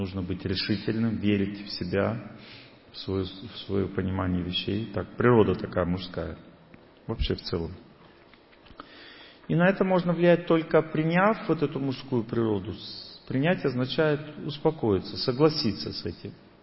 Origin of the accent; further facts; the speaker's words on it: Tolyatti, Samara Oblast, Russia; also born or lived in Urals; Я сам вырос на Волге. С 4 лет я из Урала переехал в Тольятти. С 4 лет до 18 лет я жил в Тольятти. На Волге. А потом еще 7 лет жил на Волге в Самаре